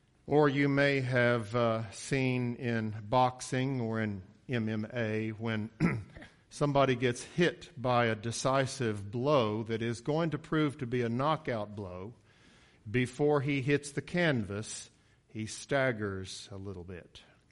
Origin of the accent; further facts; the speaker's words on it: Coryville, Ohio, United States; I grew up outside of Ironton, Ohio, in a little village called Coryville